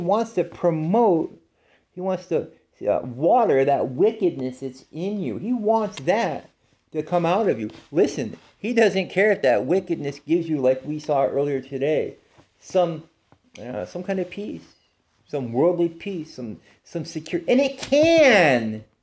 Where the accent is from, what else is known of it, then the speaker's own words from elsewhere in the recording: United States; just because I'm an American.